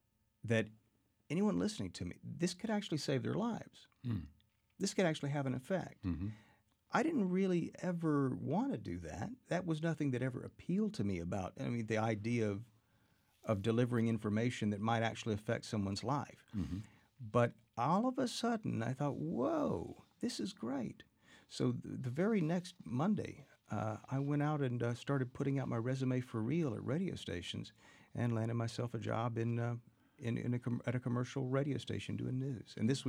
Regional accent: Georgia, United States; My dad turned me on to Texas. I grew up in Georgia.

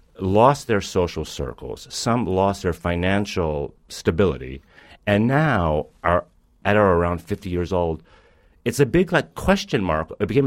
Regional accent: New York, United States; And in my home state, in New York City, our governor, Andrew Cuomo, has called for an end of AIDS by 2020.

